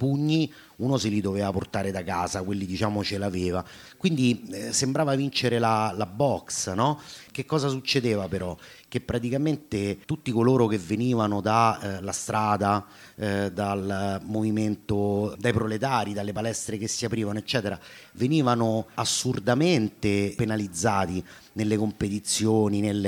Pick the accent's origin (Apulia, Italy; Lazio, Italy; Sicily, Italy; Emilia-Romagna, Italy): Lazio, Italy; Rome; per me che vengo da Roma